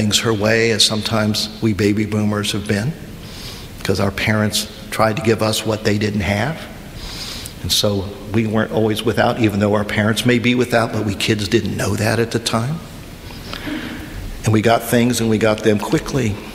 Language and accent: English; Indiana, United States; When I was growing up in Indiana, my dad was a pastor.